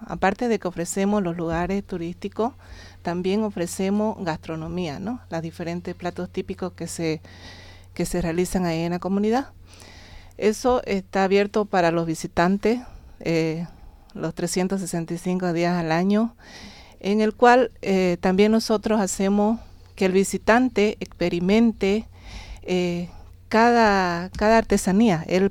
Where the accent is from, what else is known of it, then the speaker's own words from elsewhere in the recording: Roboré, Santa Cruz, Bolivia; soy artesana de la Chiquitanía, específicamente del municipio de Roboré. Es un lugar turístico en todo su esplendor, tiene naturaleza, pintura rupestre